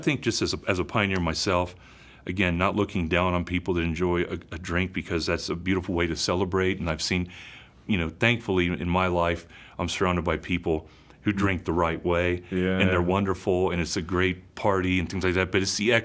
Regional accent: Ohio, United States; I grew up in the Central Ohio Irish community, where St. Patrick Church is like the heart of the Irish.

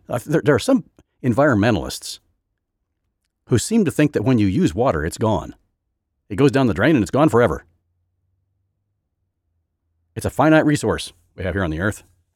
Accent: England, United Kingdom; accent: English; I'm probably pronouncing it poorly with my English accent.

